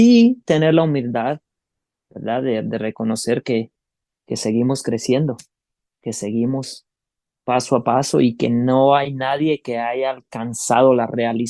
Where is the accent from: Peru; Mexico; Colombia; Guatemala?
Guatemala; now in United States; cuando yo vine de Guatemala, yo me di cuenta acá en los Estados Unidos